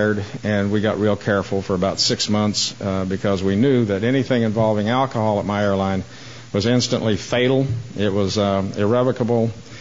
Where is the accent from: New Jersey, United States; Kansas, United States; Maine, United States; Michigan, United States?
Kansas, United States; Wichita; also born or lived in Oklahoma; now in Georgia, United States; even though I'm introduced from Georgia, I grew up in the Kansas and Oklahoma area. I was born there in September of 1938.